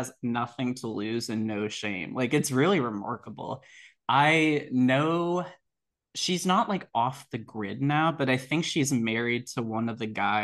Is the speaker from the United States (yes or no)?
yes; Potomac, Maryland, United States; I am from Potomac.